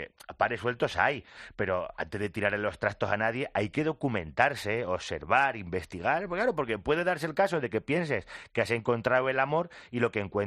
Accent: Picón, Castilla-La Mancha, Spain; No, en Picón, en mi pueblo, en el resort de casa de mi madre.

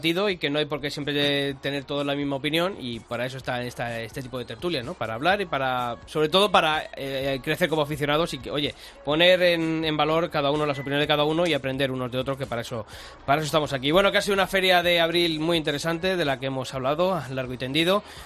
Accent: Madrid, Community of Madrid, Spain; Que soy de Madrid

